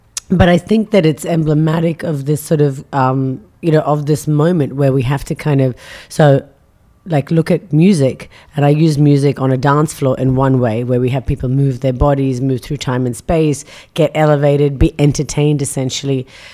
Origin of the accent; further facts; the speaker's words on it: India; I come from India.